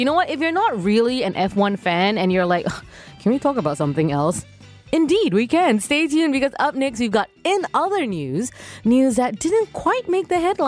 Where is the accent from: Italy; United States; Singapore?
Singapore; Ang Mo Kio; And I grew up in Ang Mo Kio, and it's just gigantic. It's such a huge estate, so it's very conducive for cycling.